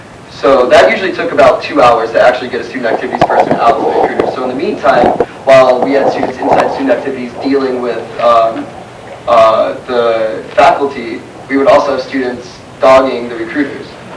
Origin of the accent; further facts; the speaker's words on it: Chicago, Illinois, United States; I'm from Chicago.